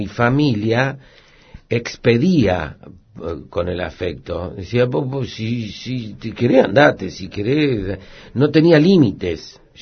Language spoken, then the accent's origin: Spanish; Córdoba, Argentina; also born or lived in Santa Fe; yo soy de Córdoba, después de Santa Fe fui a Córdoba y yo tenía la moto